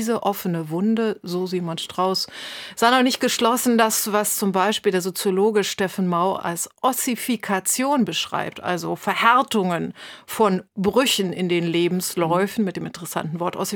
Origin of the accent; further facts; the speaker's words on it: Magdeburg, Saxony-Anhalt, Germany; Ich komme auch aus dem Osten, aus einer größeren Stadt, nämlich Magdeburg. Und ich habe da als nicht ganz Deutsche oder als solche Beschriebene ganz viel Abweisung erlebt.